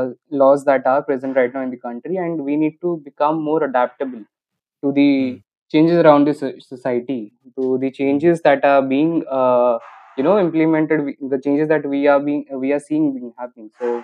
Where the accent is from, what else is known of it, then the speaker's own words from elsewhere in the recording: Cuttack, Odisha, India; So I was brought up in Orissa. I belong to Cuttack. I have stayed here my whole life.